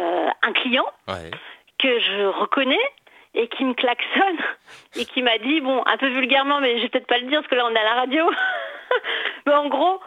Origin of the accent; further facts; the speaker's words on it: Portugal; enfin moi en tant que Portugaise, je me disais